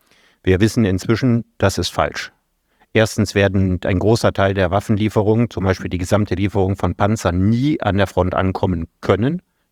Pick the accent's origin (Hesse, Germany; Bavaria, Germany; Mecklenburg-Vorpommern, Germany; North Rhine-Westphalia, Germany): North Rhine-Westphalia, Germany; Solingen; Das ist so viel wie meine Heimatstadt Solingen.